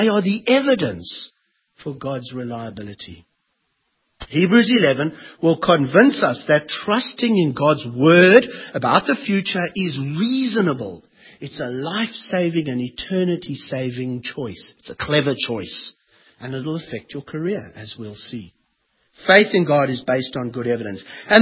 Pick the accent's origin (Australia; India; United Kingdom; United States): Australia; Perth, Western Australia; Maybe it's because I'm from Perth and there's no hills.